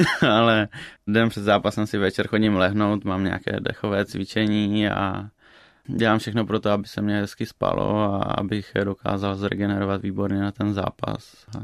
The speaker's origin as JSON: {"language": "Czech", "town": "Brno", "region": "South Moravian Region", "country": "Czechia", "tie": "born or raised there", "said": "Narodil jsem se v Brně. Asi do mých 13 let jsme bydleli také přímo v Brně a teďka momentálně moji rodiče bydlí v Popůvkách, což je kousek u Brna, kde jsem bydlel asi 5 let možná a teďka bydlím tady."}